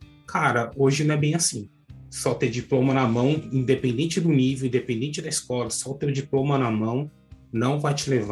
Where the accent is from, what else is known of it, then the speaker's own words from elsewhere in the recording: São Paulo, Brazil; moved away as an adult; Sou de São Paulo.